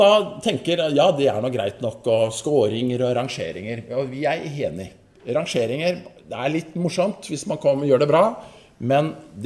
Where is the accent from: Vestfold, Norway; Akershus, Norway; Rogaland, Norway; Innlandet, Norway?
Akershus, Norway; Bærum; Ikke nødvendigvis der jeg kommer fra, Bærum, som driver bra og dyrt.